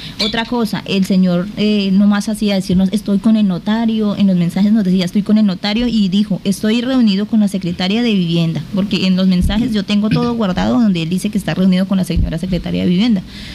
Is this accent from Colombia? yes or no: yes; Guaviare, Colombia; yo nacida y criada aquí en el Guaviare